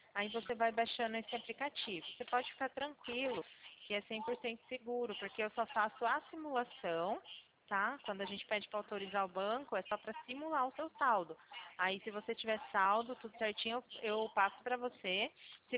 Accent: São Paulo, Brazil; Eu sou do interior de São Paulo.

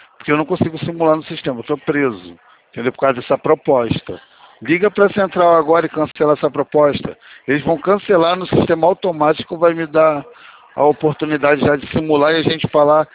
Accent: Rio de Janeiro, Brazil; Sou daqui de Campo Grande.

